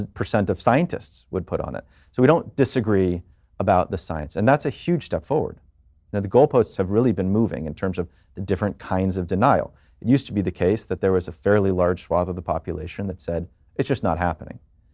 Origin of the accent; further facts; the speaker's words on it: New York, United States; I am a dad, I'm a New Yorker, I'm a Jewish person, as we just said, and I'm a citizen of both America and the world.